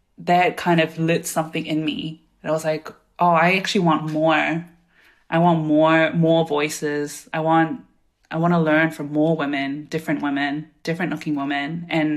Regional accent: New Zealand; I grew up in New Zealand, so I grew up with Western culture

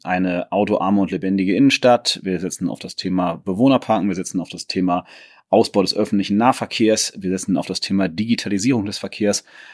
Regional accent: Hamburg, Germany; Ich mache das nicht nur aus voller Leidenschaft für meine Heimat- und Vaterstadt

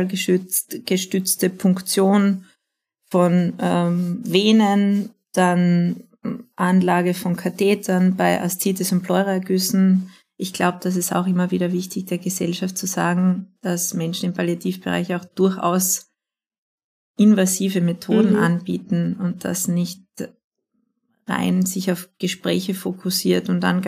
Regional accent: Styria, Austria; Steiermark ist ja bekannt für sehr gute Kulinarik. Ich bin ja selber Steirerin.

